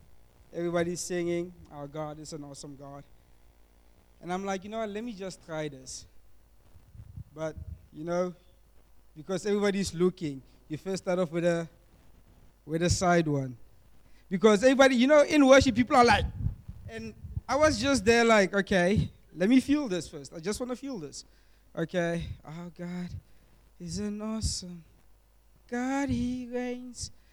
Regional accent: Potchefstroom, North West, South Africa; now in Franschhoek, South Africa; I'm all the way from Potchefstroom. I was born there. I lived my whole life there. And I recently moved to Franschhoek.

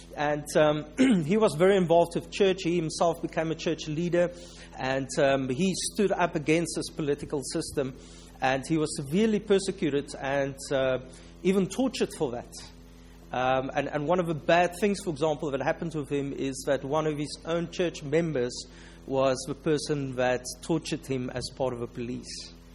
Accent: Cape Town, Western Cape, South Africa; accent: South African; Please do excuse my South African accent. I know it's not always that easy to understand. But I am from Cape Town, which is probably the most beautiful place on earth.

